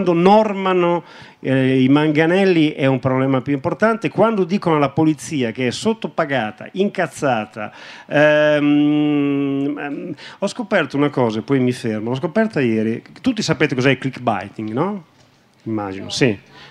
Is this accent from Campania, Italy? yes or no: no; Bologna, Emilia-Romagna, Italy; perché io sono di Bologna, appunto.